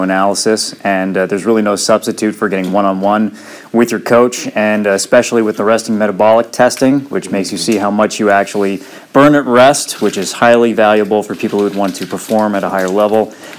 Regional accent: Orangeburg, Pennsylvania, United States; I am 31. I'm from Orangeburg, Pennsylvania

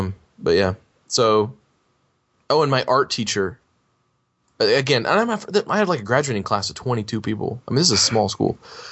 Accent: Illinois, United States; The phys ed teacher from my hometown high school, which is very small in the middle of nowhere, Southern Illinois, was on Survivor in one of the first seasons.

